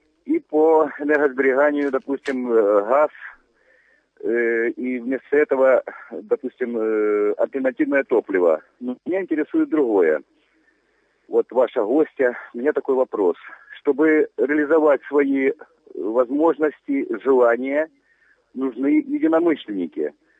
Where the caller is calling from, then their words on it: Kharkiv Oblast, Ukraine; конкретнее сельская местность.